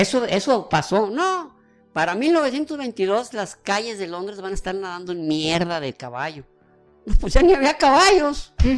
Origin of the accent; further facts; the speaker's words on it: Mexico; pues sí, sí nos cala como mexicanos, ¿no?